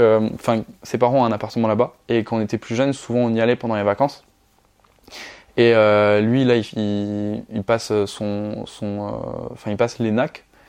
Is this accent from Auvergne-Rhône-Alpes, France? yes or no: no; Orléans, Centre-Val de Loire, France; je suis originaire d'Orléans. La ville de Jeanne d'Arc